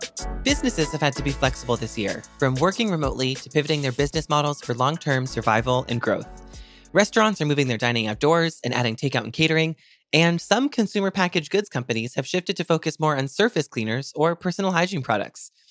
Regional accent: New England, United States; I am from New England

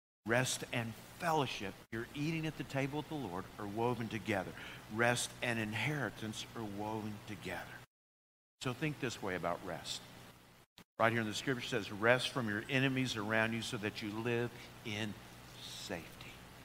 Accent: Nashville, Tennessee, United States; But we grew up in East Nashville on a shady street. We loved it.

